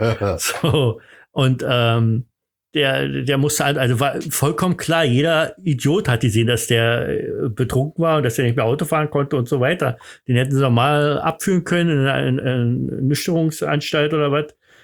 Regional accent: East Germany, Germany; ich komme aus dem Osten

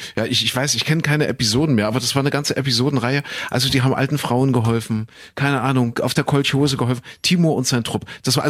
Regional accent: East Germany, Germany; Ich bin ja im Osten aufgewachsen.

